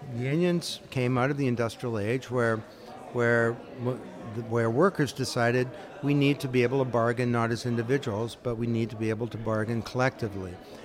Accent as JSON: {"language": "English", "country": "Canada", "said": "I'm from Canada."}